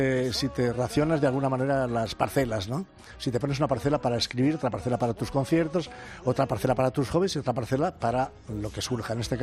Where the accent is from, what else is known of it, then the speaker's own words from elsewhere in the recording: Castejón, Spain; moved away; Y hablo concretamente en mi caso, en mi pueblo. Yo ahora me paseo por Castejón y no tiene nada que ver con aquel pueblo que yo dejé entonces, con las calles de tierra.